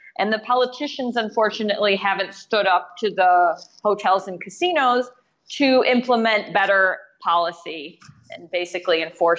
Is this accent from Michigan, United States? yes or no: yes; Detroit, Michigan, United States; I'm originally from Detroit.